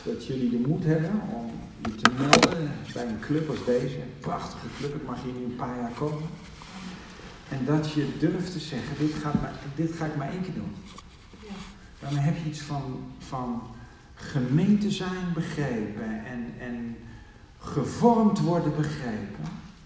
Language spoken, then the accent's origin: Dutch; Geesbrug, Drenthe, Netherlands; Ik kom uit Geesbrug.